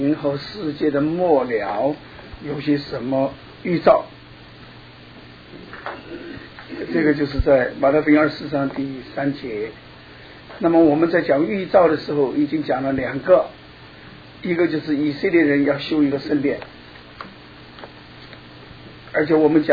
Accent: China; 我们是中国人

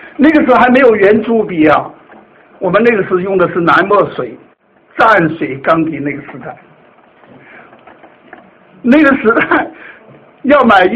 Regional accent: China; 我是从大陆来的嘛

